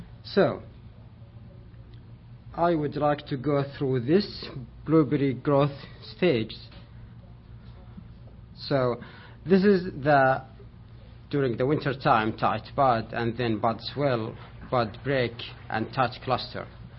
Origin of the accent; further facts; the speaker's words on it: Saudi Arabia; now in United States; I'm from Saudi Arabia, a grad student at Oregon State University.